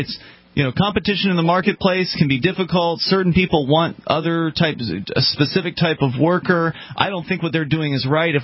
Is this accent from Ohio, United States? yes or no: no; Florida, United States; maybe things are real nice up in Michigan, but I come from Florida